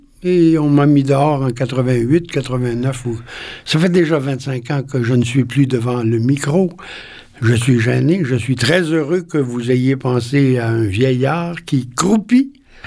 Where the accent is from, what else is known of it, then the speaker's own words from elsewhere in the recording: Magog, Quebec, Canada; quand j'étais jeune, à Magog, où je suis né, en 1929, je connaissais pas ça, la brosse à dents, puis la pâte à dents.